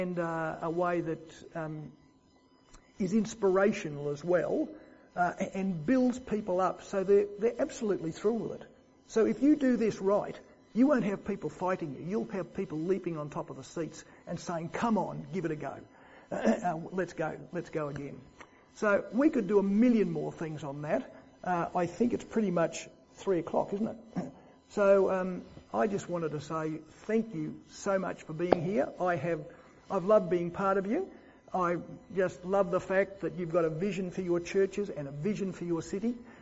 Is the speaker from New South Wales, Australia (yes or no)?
no; Brisbane, Queensland, Australia; I come from Brisbane, they come from Canberra